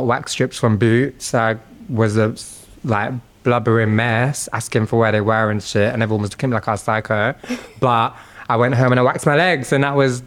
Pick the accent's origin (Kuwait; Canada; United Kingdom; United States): United Kingdom; not necessarily just my culture as a Sikh Punjabi, but also like as a British person, as someone whose parents were very working class, you know?